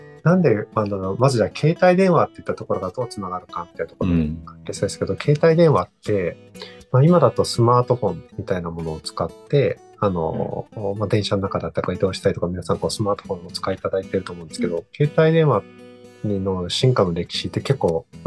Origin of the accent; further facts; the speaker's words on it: Mito, Ibaraki, Japan; 小林さんと同級生で茨城県の水戸市出身です。まあ、今でも茨城とかは実家もあるので